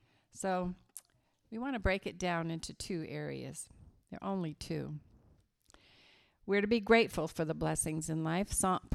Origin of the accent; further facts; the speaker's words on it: West Virginia, United States; It's going to be mucky and muddy, like West Virginia mud. I'm from West Virginia, and it's terrible.